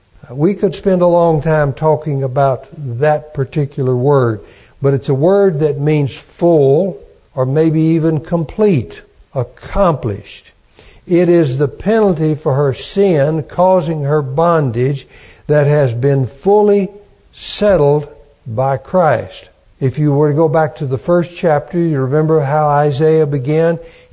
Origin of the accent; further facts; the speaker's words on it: Knoxville, Tennessee, United States; So, somebody asked me what my hometown is, I'm going to say the Knoxville area. That's my hometown.